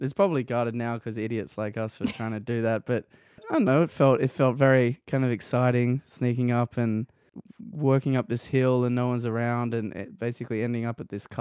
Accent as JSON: {"language": "English", "town": "Canberra", "region": "Australian Capital Territory", "country": "Australia", "tie": "born or raised there", "said": "Been in Canberra my whole life, and you know, it's a very homebody type of town."}